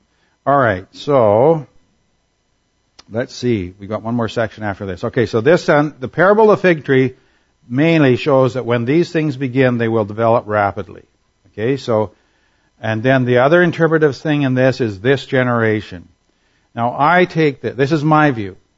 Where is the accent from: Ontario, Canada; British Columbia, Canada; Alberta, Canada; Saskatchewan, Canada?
Alberta, Canada; I was in my hometown in Alberta, I believe it was.